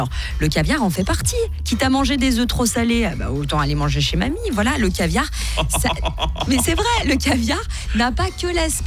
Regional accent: Switzerland; chez nous, en Suisse, c'est interdit

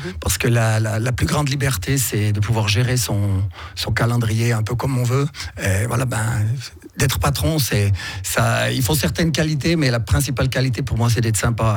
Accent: Valais, Switzerland; je suis valaisan

